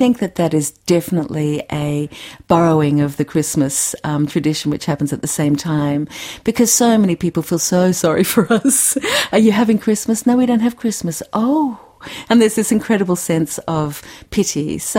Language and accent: English; Australia; And who's the Australian? We're all Australian